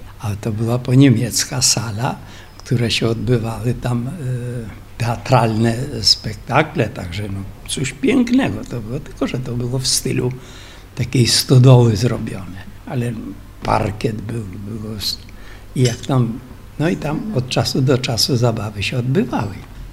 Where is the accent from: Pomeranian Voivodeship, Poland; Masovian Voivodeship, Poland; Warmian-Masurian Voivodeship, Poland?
Warmian-Masurian Voivodeship, Poland; moved away; ja z Olsztyńskiego przyjechałem z rodziną w 66 roku.